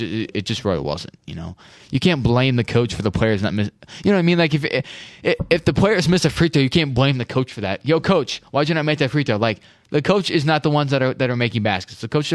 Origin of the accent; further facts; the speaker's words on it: Iowa City, Iowa, United States; born there; I was born in Iowa City. I grew up an Iowa fan. I've always been a fan of them. I'm not leaving Iowa.